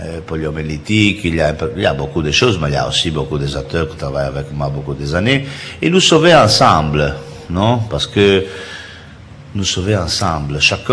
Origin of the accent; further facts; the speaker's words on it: Italy; peut-être je suis de l'Italie